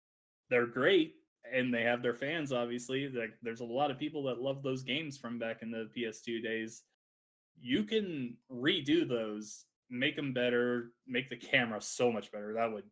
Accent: Iowa, United States; Growing up in Iowa, there's not a lot of people that, at least where I grew up, Not a lot of people were into that kind of stuff

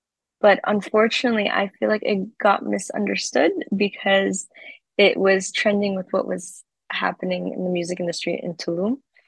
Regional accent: Canada; moved away; also born or lived in Middle East / United States; So I was living in the Middle East for 10 years, but I was born in Canada. I hopped around cities in Canada, and then I ended up moving to the US and then moving to Europe.

